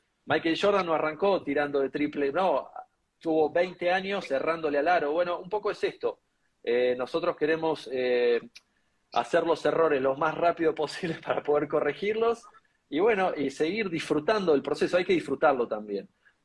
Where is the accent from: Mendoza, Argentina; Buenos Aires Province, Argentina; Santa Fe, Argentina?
Buenos Aires Province, Argentina; Mar del Plata; más allá de que nosotros venimos de Mar del Plata